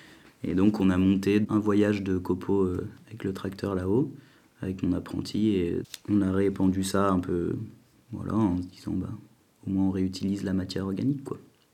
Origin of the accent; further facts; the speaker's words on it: Venon, Auvergne-Rhône-Alpes, France; Voilà, bah, j'ai grandi dans Venon, en courant dans les champs de partout avec les copains.